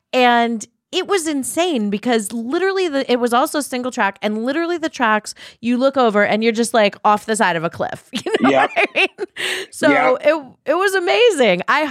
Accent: New York City, New York, United States; Now, I grew up in New York City, so I did this, which probably I haven't been back in a while.

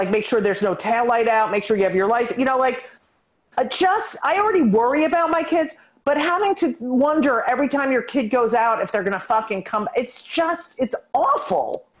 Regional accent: New York, United States; I grew up on the Upper West Side.

